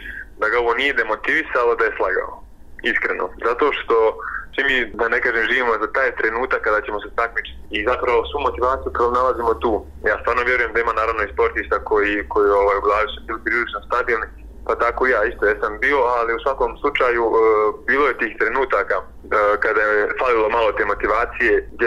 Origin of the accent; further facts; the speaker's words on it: Bosnia & Herzegovina; Najveći ovdje problem kod nas u Bosni i Hercegovini